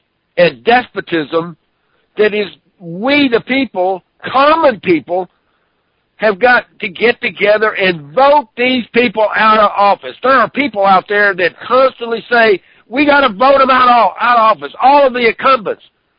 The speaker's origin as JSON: {"language": "English", "region": "Louisiana", "country": "United States", "tie": "born there", "said": "I come from Louisiana in Texas. I was born in Louisiana"}